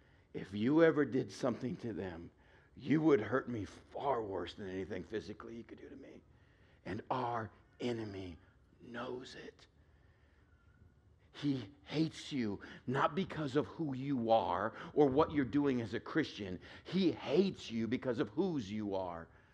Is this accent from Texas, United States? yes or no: yes; Texas, United States; I grew up in West Texas. I know what heat is.